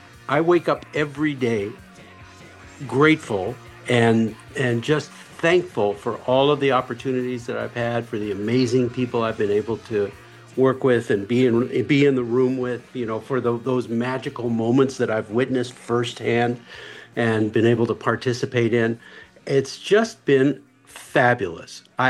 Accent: Toronto, Ontario, Canada; I grew up in Toronto, and I'm, speaking of thankful, I mean, I'm thankful to have been born in that place at that time and into my family

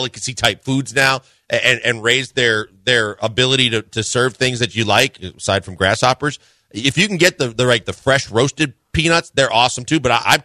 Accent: Wisconsin, United States; because I grew up in Wisconsin and I know what goes into a hot dog

